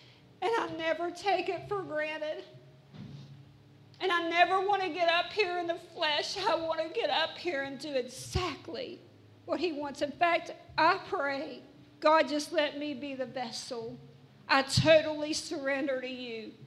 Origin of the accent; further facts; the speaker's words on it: West Virginia, United States; Yes, I'm from West Virginia, and yes, I'm a little hick, and I'm just a country girl, and we just farm